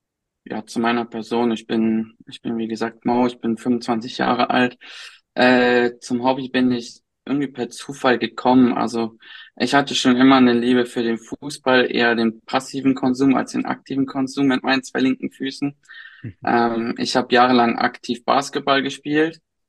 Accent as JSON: {"language": "German", "region": "North Rhine-Westphalia", "country": "Germany", "tie": "born there", "said": "Tatsächlich meine Herkunft. Ich bin in dem Gebiet geboren"}